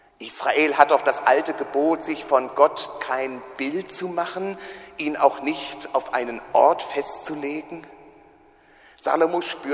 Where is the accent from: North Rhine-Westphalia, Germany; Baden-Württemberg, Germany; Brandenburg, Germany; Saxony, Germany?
Saxony, Germany; Dresden; Also braucht er auch keine Häuser von der Art wie das, wo ich herkomme